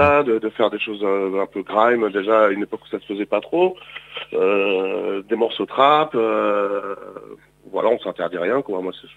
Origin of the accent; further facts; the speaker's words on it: Évreux, Normandy, France; Et puis Évreux, bah moi on se connaît depuis longtemps, je suis un enfant du pays.